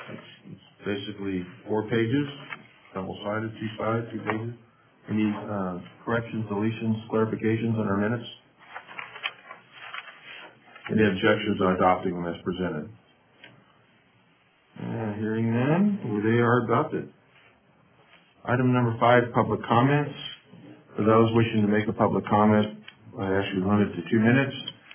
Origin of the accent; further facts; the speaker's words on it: Fairbanks, Alaska, United States; I'm from Fairbanks. What can I tell you?